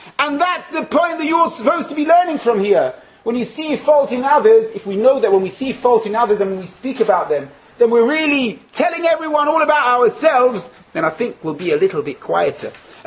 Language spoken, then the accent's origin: English; Israel; I come from Eretz Yisrael, and people ask me, what do you have to say?